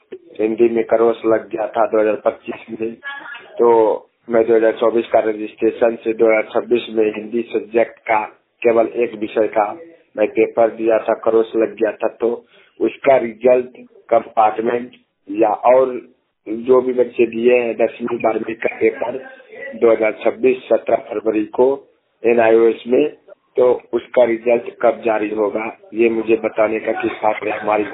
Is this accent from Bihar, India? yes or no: yes; Bihar, India; मैं बिहार से हूँ, टोटली ब्लाइंड हूँ।